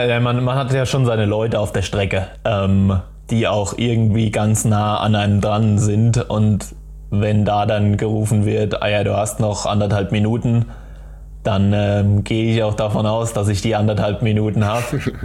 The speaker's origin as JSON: {"language": "German", "town": "Darmstadt", "region": "Hesse", "country": "Germany", "said": "Also ich komme aus Darmstadt, das ist ja nur 30 Kilometer weit weg."}